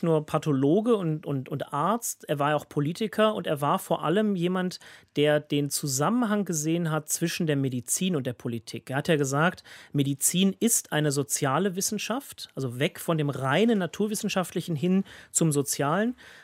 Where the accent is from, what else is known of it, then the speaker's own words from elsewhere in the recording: Germany; als Deutscher hat man genügend Bezugspunkte, um Interesse und auch Neugier auf das Land Israel zu haben.